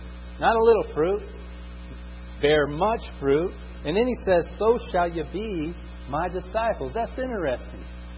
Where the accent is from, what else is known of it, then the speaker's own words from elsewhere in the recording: Indiana, United States; Now, I grew up in Indiana.